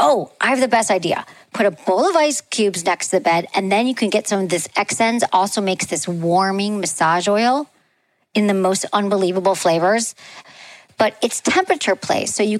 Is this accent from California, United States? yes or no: no; Michigan, United States; I grew up in Michigan and there was this one off the highway.